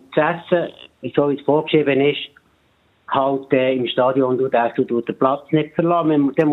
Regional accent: Bern, Switzerland; born there; now in Winterthur, Switzerland; Ich bin in Bern geboren und eigentlich durch eine berufliche Veränderung bin ich dann nach Winterthur gekommen.

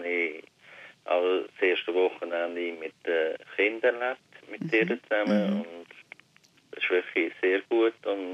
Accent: Aargau, Switzerland; ich bin natürlich im Aargau aufgewachsen

